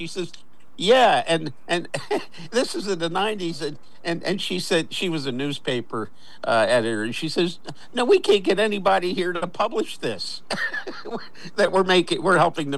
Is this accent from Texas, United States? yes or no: no; New Jersey, United States; You know, I'm from Jersey, and that used to mean something else if you got that kind of treatment from the wrong person.